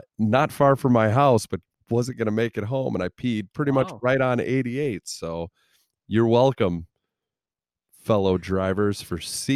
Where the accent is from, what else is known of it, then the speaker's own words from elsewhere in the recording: Illinois, United States; Growing up in Central Illinois, there were a lot of bus trips to Cubs games.